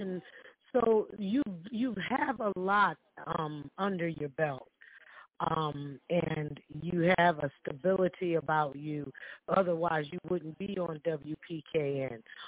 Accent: Stamford, Connecticut, United States; I'm from Stanford

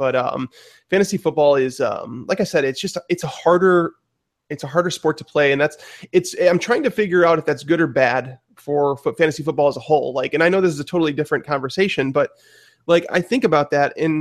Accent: Chicago, Illinois, United States; you know, like where we're from Chicago.

